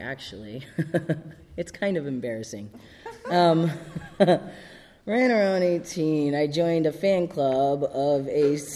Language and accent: English; Ohio, United States; moved away; I'm originally from Ohio. I moved up here over 20 years ago, something like that.